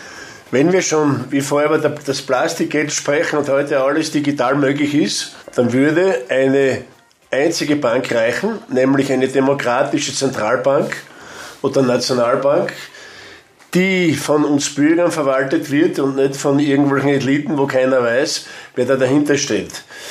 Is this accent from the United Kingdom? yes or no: no; Styria, Austria; In der Not frisst der Teufel die Fliegen, heißt es auf Steirisch, ich komme aus der Steiermark.